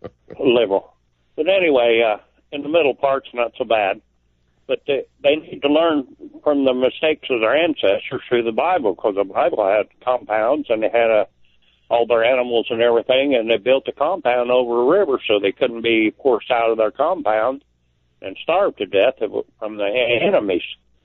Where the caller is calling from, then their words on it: Effingham, Illinois, United States; Effingham, Illinois.